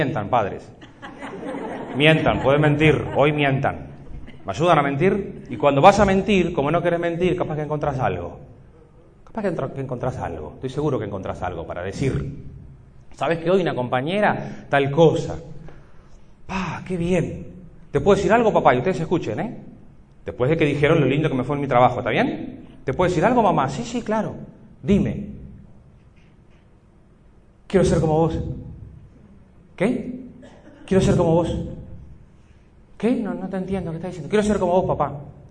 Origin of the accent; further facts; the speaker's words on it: Uruguay; que como soy uruguayo tengo que aclarar.